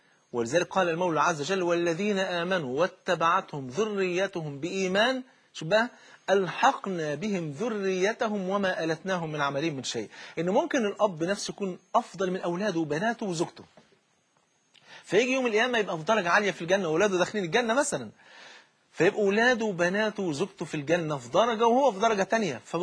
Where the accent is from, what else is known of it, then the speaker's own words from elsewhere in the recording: Egypt; عندنا في مصر